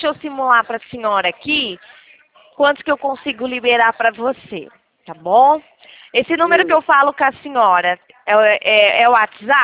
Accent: São Paulo, Brazil; eu sou de São Paulo.

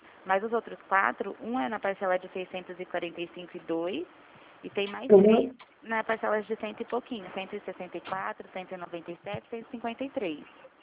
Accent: Presidente Prudente, São Paulo, Brazil

